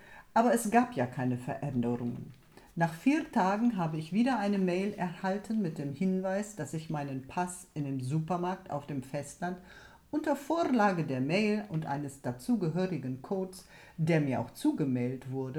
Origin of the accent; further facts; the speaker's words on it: Finland; German is a second language; Ich komme aus Finnland.